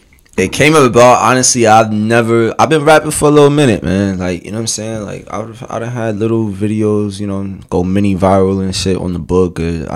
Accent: Brooklyn, New York, United States; So I'm originally from Sunset Park.

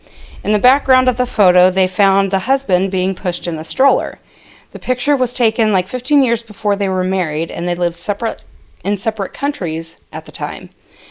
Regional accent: North Dakota, United States; I'm from North Dakota.

